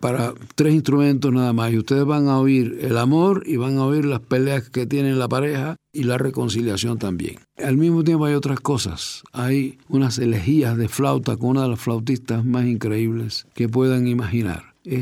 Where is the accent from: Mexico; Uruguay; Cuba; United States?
Cuba; soy cubano de origen. Ya he pasado por algunas edades, dicen que hay tres edades, pertenezco a la teórica tercera, me siento más bien de la segunda